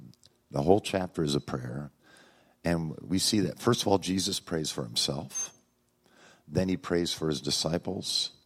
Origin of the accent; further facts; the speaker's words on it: New York, United States; You know, when I was a kid, I was raised in New York State, and one of my goals was to make my dad proud.